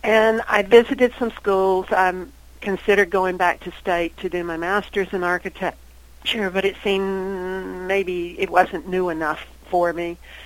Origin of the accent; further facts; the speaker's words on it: the South, United States; accent: Southern; And so here I was with my Southern accent, and I explained where I was, and I, you know, where I'd come from and what my background was.